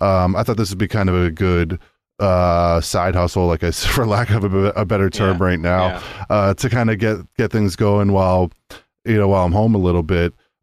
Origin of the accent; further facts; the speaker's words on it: Pennsylvania, United States; We're both from Pennsylvania originally